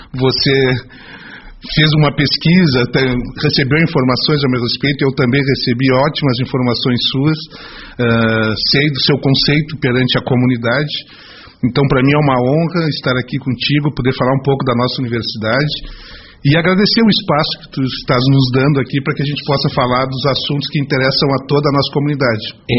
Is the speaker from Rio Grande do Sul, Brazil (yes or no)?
yes; Pelotas, Rio Grande do Sul, Brazil; Sou natural de Pelotas. Pelotas.